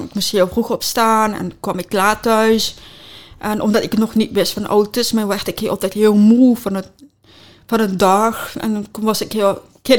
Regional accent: Reuver, Limburg, Netherlands; Ik ben geboren in Nederland. Dus ik ben volgens mij geboren in Roermond. Ik woon al heel mijn leven in Reuver bij mijn ouders, ook in hetzelfde huis.

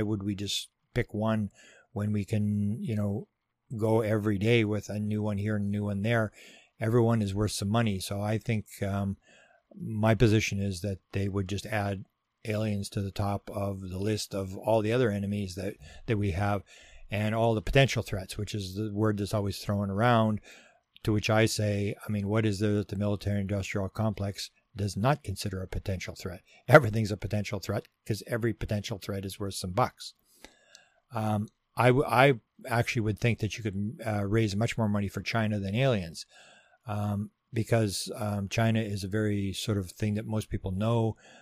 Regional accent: Canada; I'm from Canada

